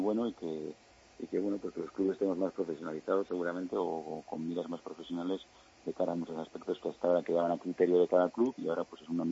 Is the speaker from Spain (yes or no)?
yes; Spain; como buenos españoles siempre dejamos todo para el final